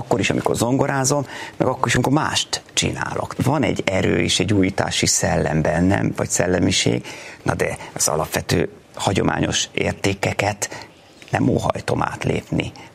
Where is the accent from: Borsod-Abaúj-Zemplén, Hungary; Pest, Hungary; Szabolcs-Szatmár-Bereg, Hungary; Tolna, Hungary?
Pest, Hungary; Vác; born there; Egy helyre lehet születni, én Vácon születtem, magyarnak.